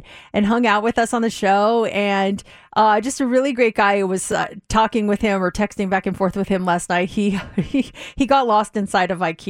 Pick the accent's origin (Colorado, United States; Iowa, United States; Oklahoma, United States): Colorado, United States; For me, it was definitely the summers. I came from Colorado. Our hot summers were like 95.